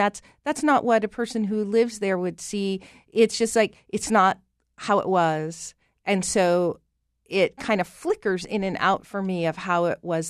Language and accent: English; Jackman, Maine, United States; we lived on, as you went over the Moose River, Bridge of Moose River, we had a auto parts store right beside the river on the first floor